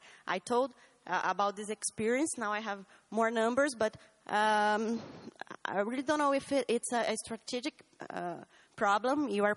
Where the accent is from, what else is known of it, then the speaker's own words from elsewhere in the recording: Brazil; I'm from Brazil